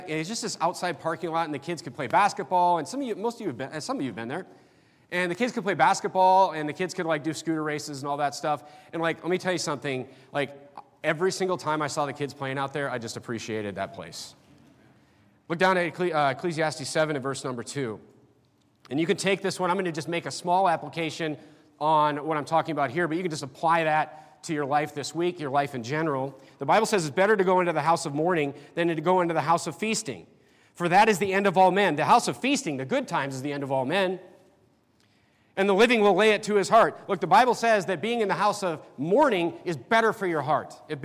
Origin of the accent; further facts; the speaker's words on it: North Dakota, United States; now in Fresno, United States; I'm like, it's going to be fine. I'm from North Dakota. But through the streets of Fresno, we've been all over the city in the last 6 years.